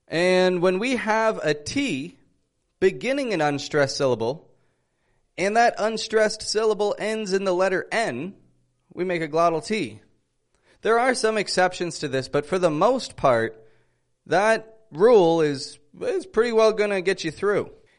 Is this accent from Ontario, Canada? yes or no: yes; Toronto, Ontario, Canada; I'm from Toronto